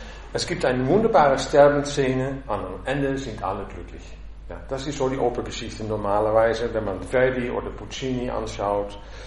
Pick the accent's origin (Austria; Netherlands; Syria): Netherlands; now in Essen, Germany; Ich bin Anfang 1992 aus Holland nach Essen gekommen.